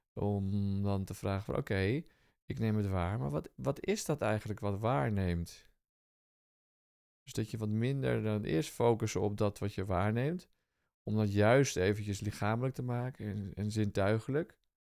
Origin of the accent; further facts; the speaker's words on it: Alkmaar, North Holland, Netherlands; En ik kom zelf uit de Bergen en Alkmaar ieder geval aan die kant van de Noordzeekust.